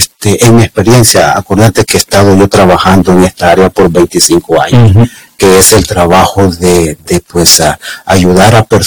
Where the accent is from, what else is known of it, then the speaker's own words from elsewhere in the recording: El Salvador; moved away; yo salí jovencito de El Salvador, jovencito, uh-huh, y te traía esos sueños y todo eso